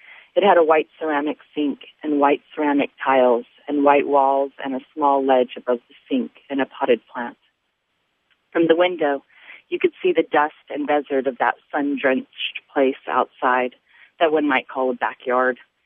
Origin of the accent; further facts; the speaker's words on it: Albuquerque, New Mexico, United States; now in Fresno, United States; And it's about growing up in Albuquerque, New Mexico, and also growing up in Fresno, California, where I am now, and the connection between the two and the landscape and the people.